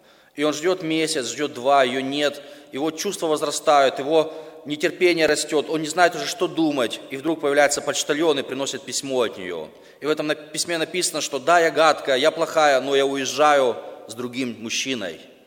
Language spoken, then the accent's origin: Russian; Mykolaiv, Mykolaiv Oblast, Ukraine; Знаете, я уже говорил вчера, что я из Николаева. Николаев – это город кораблестроителей.